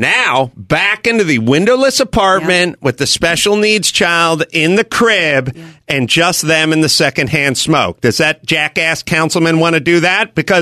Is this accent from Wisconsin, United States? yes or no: no; Los Angeles, California, United States; For those who know Los Angeles a little bit, you know, there's downtown. But I grew up in the Valley.